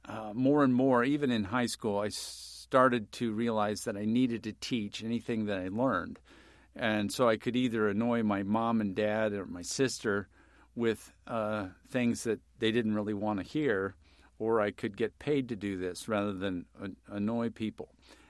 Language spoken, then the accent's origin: English; Annapolis, Maryland, United States; When I first saw life when I was growing up in Annapolis, whether it was a crab from the Chesapeake or a box turtle from the woods across the street, I was just enthralled with it.